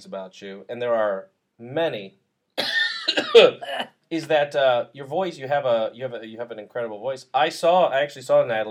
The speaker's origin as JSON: {"language": "English", "town": "Summit", "region": "New Jersey", "country": "United States", "said": "I'm from Summit, New Jersey, and we didn't have anything like that."}